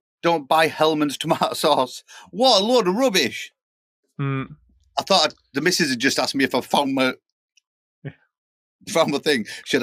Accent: Middlesbrough, North East England, United Kingdom; I'm not a Geordie, by the way. I'm a Smoggy. I'm from Middlesbrough.

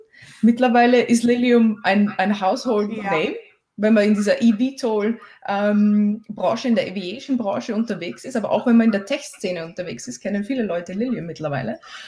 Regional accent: Vienna, Austria; now in United Kingdom; Also ich bin gebürtige Österreicherin. Ich komme aus Wien und lebe aber in England schon seit vielen, vielen Jahren.

